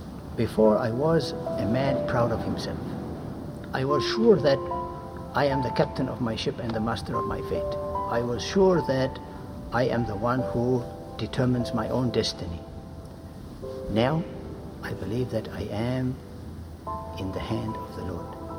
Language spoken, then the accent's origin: English; Australia; of the Coptic Orthodox Church. I have come from Australia, I'm Australian.